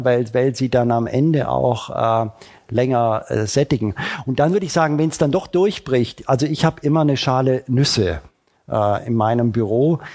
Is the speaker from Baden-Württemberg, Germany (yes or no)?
yes; Baden-Württemberg, Germany; ich komme aus Oberschwaben